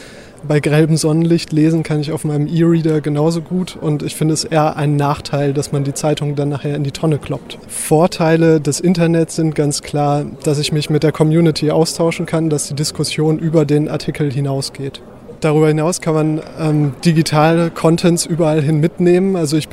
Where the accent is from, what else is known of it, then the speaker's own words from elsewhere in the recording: Bielefeld, North Rhine-Westphalia, Germany; Ich komme aus Bielefeld, habe da bei drei Tageszeitungen gearbeitet